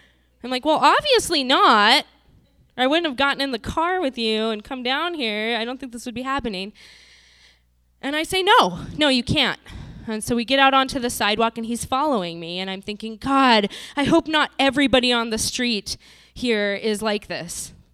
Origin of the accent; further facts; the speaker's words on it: Montana, United States; I'm from Montana. We don't really get very big here. And not only that, but I'm really from small town Montana, so I was pretty naive.